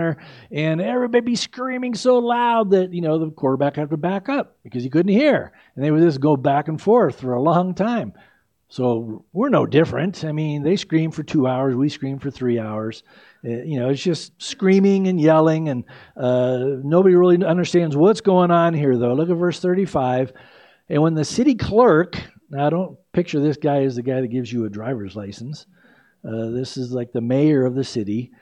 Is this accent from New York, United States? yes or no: no; San Diego, California, United States; when I was a kid growing up in San Diego